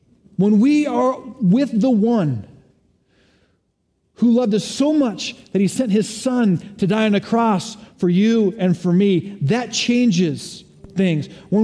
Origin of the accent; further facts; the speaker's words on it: Boulder, Colorado, United States; As a kid, growing up in Boulder, Boulder is a very windy place.